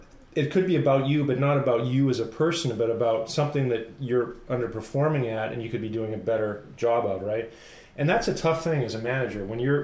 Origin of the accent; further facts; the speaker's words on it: Northeast, United States; And I'm from the East Coast.